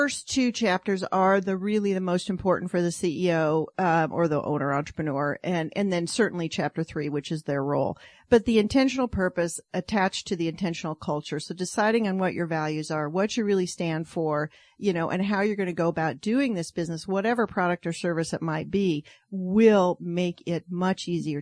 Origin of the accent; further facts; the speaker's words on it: Seattle, Washington, United States; I'm from Seattle.